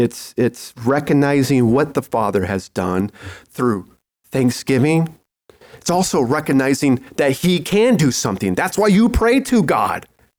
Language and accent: English; Colorado, United States; You know, I'm from Colorado, gold mining or Leadville. We're in Leadville and we got lots of lead